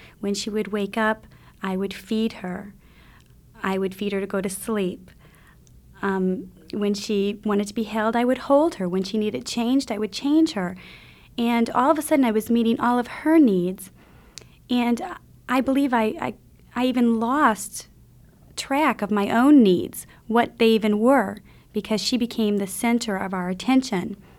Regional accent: Indiana, United States; I'm from Northern Indiana.

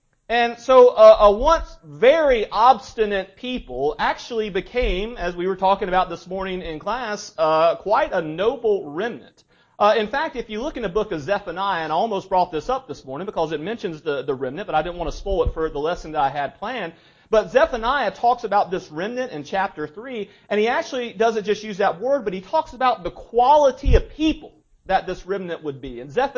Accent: Columbia, South Carolina, United States; I've been in Alabama since 1999, but I grew up here in Columbia, South Carolina. Born in 77

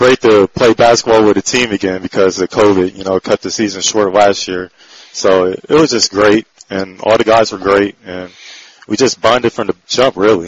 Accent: Evansville, Indiana, United States; also born or lived in Texas; I'm from Evansville, Indiana. I went to Harrison High School 4 years.

